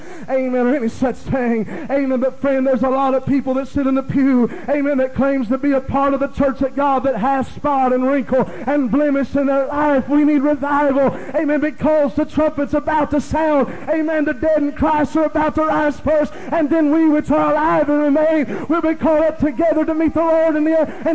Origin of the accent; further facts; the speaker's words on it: Illinois, United States; Growing up in Illinois, I know a lot of the folks there.